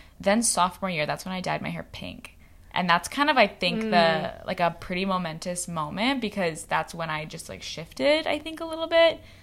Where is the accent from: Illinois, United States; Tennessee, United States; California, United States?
California, United States; San Francisco; And I mean, I grew up in San Francisco, so even going to like Dolores Park, which is like such a cool like spot